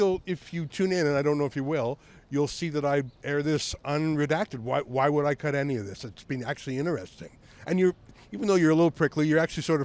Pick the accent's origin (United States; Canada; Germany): Canada; I'm from Canada.